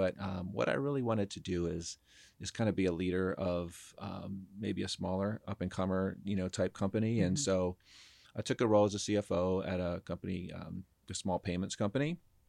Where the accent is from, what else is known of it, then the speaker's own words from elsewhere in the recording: York, Pennsylvania, United States; moved away as an adult; now in Atlanta, United States; No, I grew up in York, Pennsylvania.